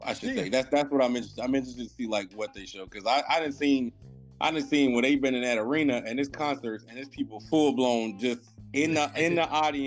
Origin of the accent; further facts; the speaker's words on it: Miami, Florida, United States; being in my growing up in Miami in the 90s, you know, you had … all them.